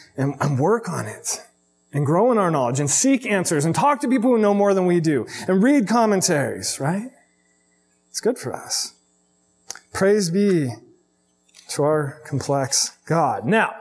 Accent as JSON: {"language": "English", "region": "Arizona", "country": "United States", "tie": "born or raised there", "said": "I mean, I grew up in Arizona, but I've never had anything like this, right?"}